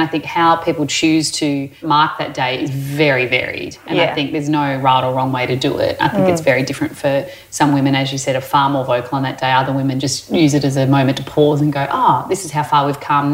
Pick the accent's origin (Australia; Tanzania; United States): Australia; Perth, Western Australia; also born or lived in Adelaide; I grew up in Perth, born in Adelaide but grew up in Perth.